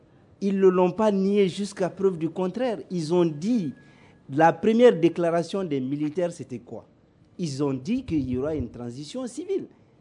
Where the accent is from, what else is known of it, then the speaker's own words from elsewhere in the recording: Mali; Moi, je suis un Malien sur 20 millions de Maliens.